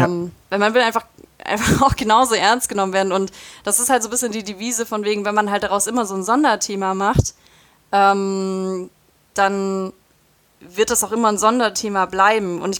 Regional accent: Ulm, Baden-Württemberg, Germany; habe gesagt, hey, ich komme aus Ulm, ich habe das und das studiert

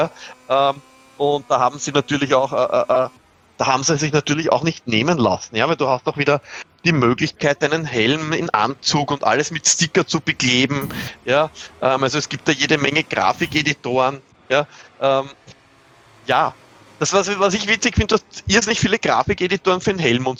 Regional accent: Austria; Ich sage jetzt nur als Beispiel als Österreicher natürlich

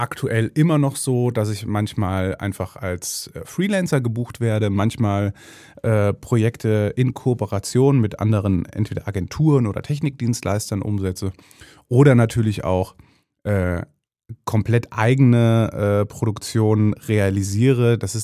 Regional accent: Meiningen, Thuringia, Germany; in meiner Heimatstadt Meiningen in Thüringen, wo ich auch geboren bin.

